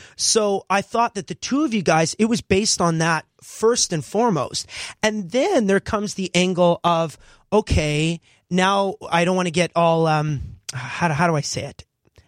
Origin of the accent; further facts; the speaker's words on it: Canada; now in Nashville, United States; as a Canadian now living in Nashville